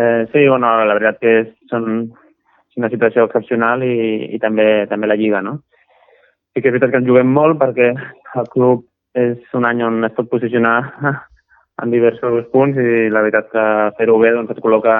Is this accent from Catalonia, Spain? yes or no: yes; Vilassar de Mar, Catalonia, Spain; Soc de Vilassar de Mar, soc de casa